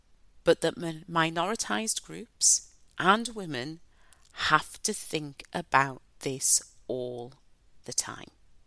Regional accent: North East England, United Kingdom; born there; I'm born in the Northeast, I have a British passport, I am a British citizen.

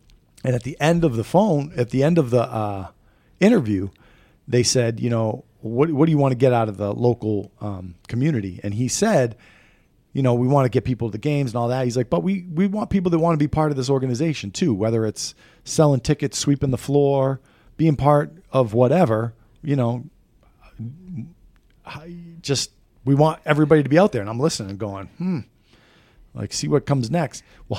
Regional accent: Massachusetts, United States; I said I'm a coach from Massachusetts, and I didn't really know the whole Philly thing.

